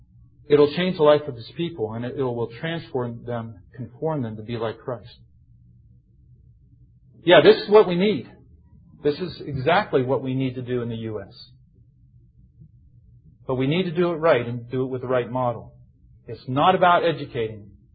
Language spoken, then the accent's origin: English; United States; I'm an American. It's a little tough to get that close to people.